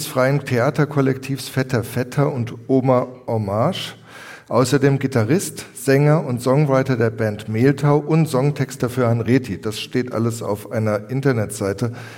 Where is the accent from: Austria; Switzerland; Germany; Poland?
Switzerland; Lucerne; born there; geboren 1990 in Luzern